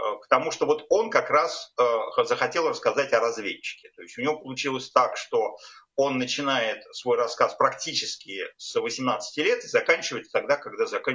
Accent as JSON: {"language": "Russian", "region": "Moscow", "country": "Russia", "tie": "born or raised there", "moved": "as an adult", "said": "я родился в Москве в 61-м году при Никите Хрущеве. Вот и жил там половину жизни при Брежневе, Андропове, Черненко, Горбачеве."}